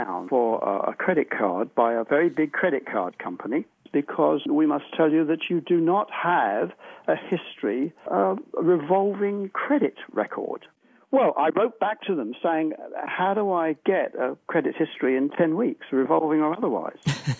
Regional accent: London, United Kingdom; now in Lawndale, United States; I'm not American. I'm a Brit. And I'm an ex-Londoner, in fact. But I'm very proud to say that as of 2 months ago, I'm now a U.S. permanent resident.

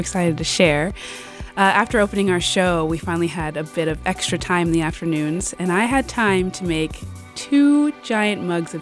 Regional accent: Georgia, United States; also born or lived in Texas; I'm not from here. Where are you from? I was born in Texas, raised in Georgia.

